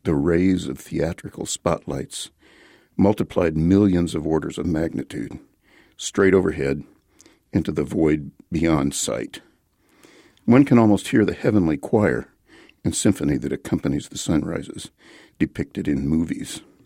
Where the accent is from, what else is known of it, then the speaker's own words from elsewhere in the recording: Las Cruces, New Mexico, United States; I was raised in Las Cruces because when I was born, the only hospital in Las Cruces was a little clinic. And so my mother came down here to have me.